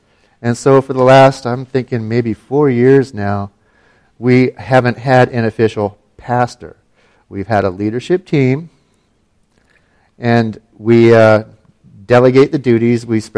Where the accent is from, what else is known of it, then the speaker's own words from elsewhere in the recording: Ketchikan, Alaska, United States; I am from Ketchikan, Alaska.